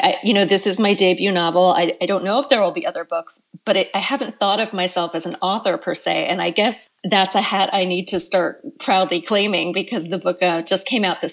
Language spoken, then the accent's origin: English; Phoenixville, Pennsylvania, United States; So the bookstore in my hometown here of Phoenixville, Pennsylvania, actually hasn't quite started doing things in person yet.